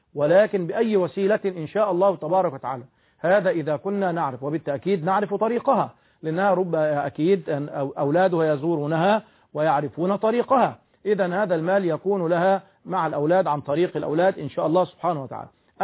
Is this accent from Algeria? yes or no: no; Egypt; في الأذان الثاني الذي يؤذن فيه 14 دقائق تقريبا كما التوقيت عندنا في مصر.